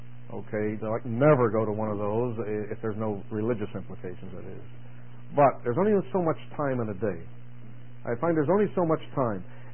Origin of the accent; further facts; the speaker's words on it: Pittsburgh, Pennsylvania, United States; I grew up in Pittsburgh.